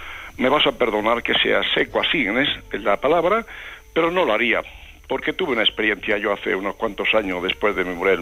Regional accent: Castile, Spain; concretamente soy de Castilla, pero resido muy cercano a Andalucía, que se llama Despeñaperros

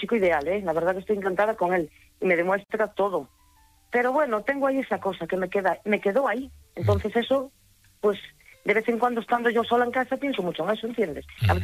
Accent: Barcelona, Catalonia, Spain; porque somos de la misma ciudad. Soy de Barcelona

